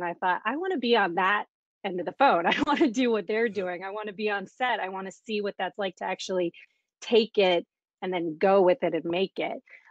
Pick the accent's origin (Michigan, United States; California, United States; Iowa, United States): Iowa, United States; also born or lived in Massachusetts; I grew up in Iowa and Massachusetts, and I didn't know any filmmakers and had no idea what Los Angeles was like or if I could even go there.